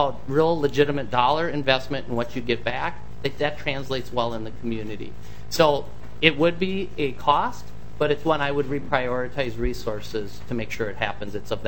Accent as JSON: {"language": "English", "region": "Minnesota", "country": "United States", "said": "when I'm back home, I'm from Southwest Minnesota down in Cottonwood County"}